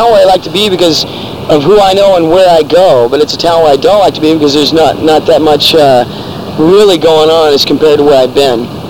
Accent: Arlington, Texas, United States; also born or lived in Alaska; Originally, I'm from Arlington, Texas.

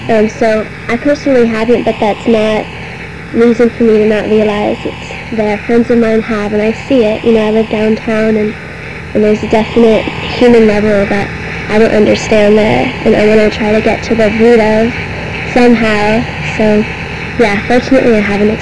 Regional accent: San Fernando Valley, California, United States; I grew up in San Fernando Valley, so my father works

